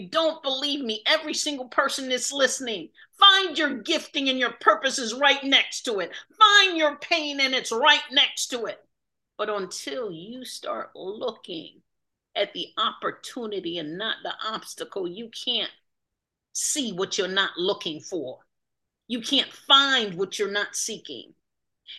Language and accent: English; Jamaica; now in Connecticut, United States; I'm originally from Jamaica. I live in Connecticut right now.